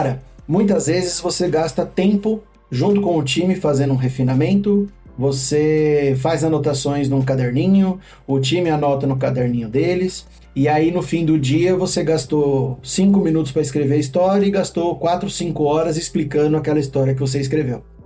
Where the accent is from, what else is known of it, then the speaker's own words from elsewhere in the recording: São Paulo, Brazil; also born or lived in Paraná; Tenho 40 anos, sou natural do Paraná, mas moro em São Paulo desde os meus 4 anos de idade.